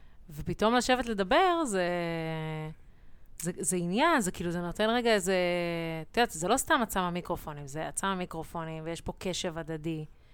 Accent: Jerusalem, Jerusalem District, Israel; אני ירושלמית.

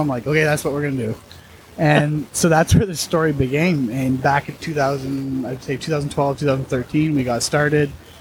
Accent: British Columbia, Canada; We're both originally from Vancouver Island.

